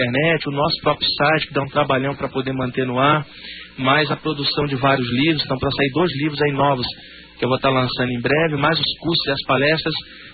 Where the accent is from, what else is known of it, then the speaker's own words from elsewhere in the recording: Rio de Janeiro, Brazil; now in São Paulo, Brazil; eu sou botafoguense, que eu sou carioca, mas aqui em São Paulo eu torço pelo Santos